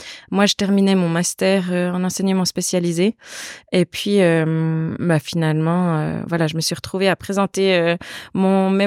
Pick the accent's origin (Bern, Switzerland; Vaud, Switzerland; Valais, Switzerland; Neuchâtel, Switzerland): Bern, Switzerland; Biel/Bienne; je viens de Bienne et alentour. Mm-hmm. J'ai 41 ans